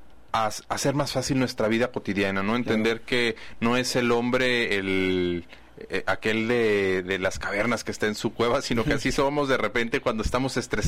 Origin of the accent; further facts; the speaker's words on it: Mexico; como los mexicanos, ¿no? Yo creo que está muy difundida esta parte, ¿no? Es que todos son iguales y de cierta manera al pensar de así, pues nos hace impedir el cambio, ¿no? Pues si ya somos así